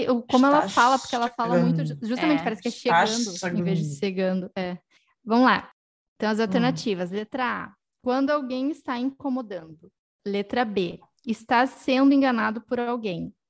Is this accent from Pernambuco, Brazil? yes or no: no; Porto Alegre, Rio Grande do Sul, Brazil; E nós somos de Porto Alegre.